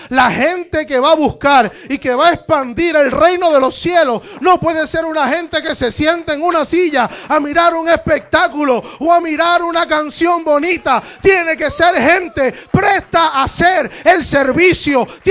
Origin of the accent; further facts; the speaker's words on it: Bayamón, Puerto Rico; Somos medios trampositos ahí, buscamos como que la vueltita, como buenos boricuas de Bayamón.